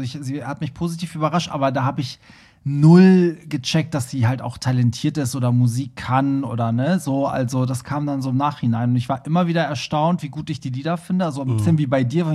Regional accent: Hamburg, Germany; Ich komme ja auch aus Hamburg-Bramfeld. Also wir haben die gleichen Roots. Sie ist halbe Perserin, ich bin ganze Perserin.

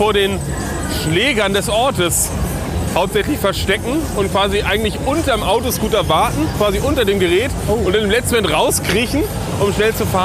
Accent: Marne, Schleswig-Holstein, Germany; also born or lived in Berlin; Und da, wo ich herkomme, da in Marne

